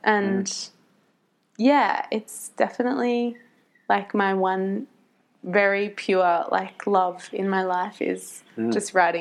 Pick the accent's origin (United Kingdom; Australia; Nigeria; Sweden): Australia; Forster, New South Wales; I grew up on Worimi Country in Foster, New South Wales